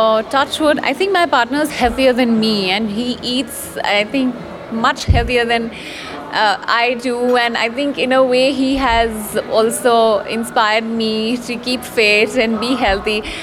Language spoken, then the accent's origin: English; Assam, India; I'm a rice eater because I'm from Assam and I can't live without rice.